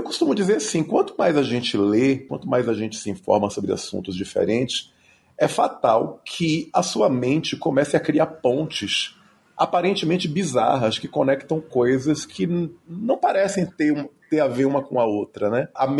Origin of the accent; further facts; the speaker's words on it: Salvador, Bahia, Brazil; now in São Paulo, Brazil; Eu sou natural de Salvador, mas a minha família, ela é estrangeira. E aí eu tenho esse nome estranho, mas eu sou natural de Salvador, Bahia, sou radicado em São Paulo.